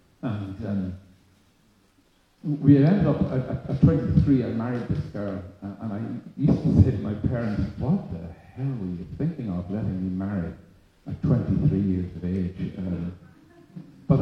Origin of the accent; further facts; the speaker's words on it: Belfast, Northern Ireland, United Kingdom; I grew up in Belfast, or outside Belfast. I was a middle child.